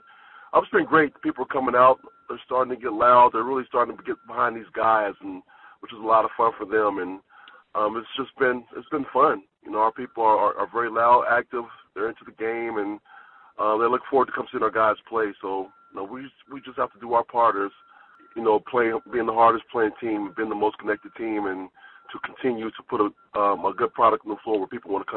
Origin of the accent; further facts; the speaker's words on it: Evansville, Indiana, United States; growing up in Evansville, you know, going to Roberts Stadium and seeing them pack this place out